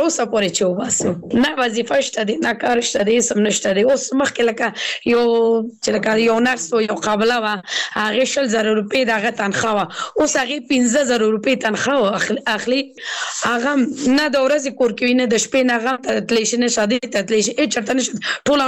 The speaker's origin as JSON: {"language": "Pashto", "region": "Kabul", "country": "Afghanistan"}